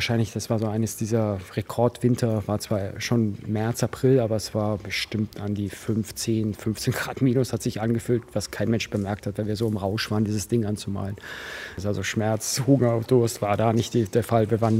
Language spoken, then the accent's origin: German; Buchloe, Bavaria, Germany; Ich bin nicht in München groß geworden, ich bin in Buchloe groß geworden. Das ist im Ostallgäu eine 10.000 Einwohnerstadt, ein bisschen kleiner war es damals noch.